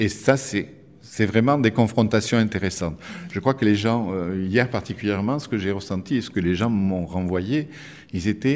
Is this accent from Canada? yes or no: no; Toulouse, Occitanie, France; Je ne peux pas renier mes origines toulousaines, c'est sûr.